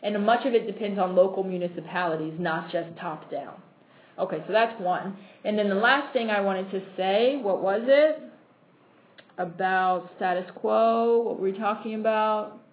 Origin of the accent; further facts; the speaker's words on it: United States; because we are so American, we look at it through the lens of church and state.